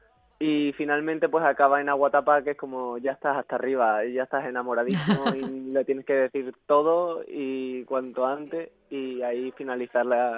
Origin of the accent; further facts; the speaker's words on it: Cádiz, Andalusia, Spain; porque siempre intento como traerlo a mi tierra